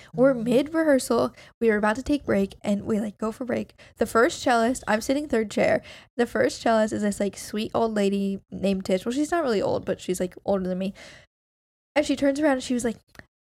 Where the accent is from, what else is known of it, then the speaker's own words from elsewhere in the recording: California, United States; And everyone who knows I'm from California has been asking me how the cold has been.